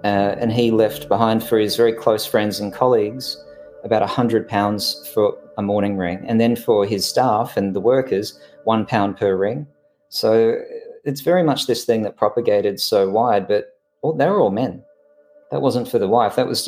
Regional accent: Victoria, Australia; being Australian, I'm from the state of Victoria in Australia

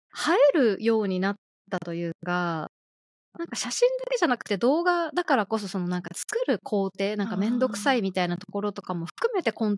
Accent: Kyushu, Japan; 私九州なんですけど

